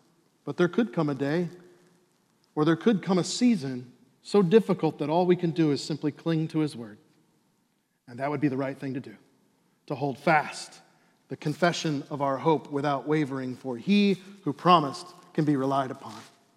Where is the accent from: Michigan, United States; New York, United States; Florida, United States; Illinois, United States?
Illinois, United States; Chicago; I grew up in Chicago during the heyday of the Chicago Bulls.